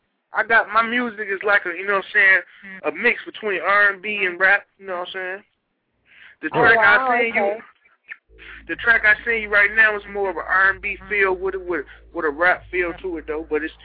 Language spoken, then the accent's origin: English; Michigan, United States; I'm from Michigan and I can't dig with the cold.